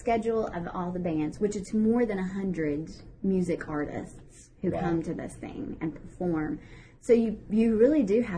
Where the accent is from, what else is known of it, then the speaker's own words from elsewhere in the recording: Tullahoma, Tennessee, United States; Well, if you don't know, I grew up in Tullahoma, Tennessee.